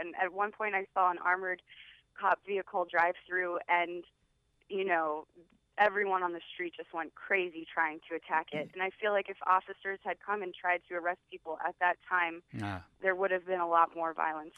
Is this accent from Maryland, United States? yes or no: yes; Baltimore, Maryland, United States; I've worked in the comic for years, and I'm back in my hometown of Baltimore.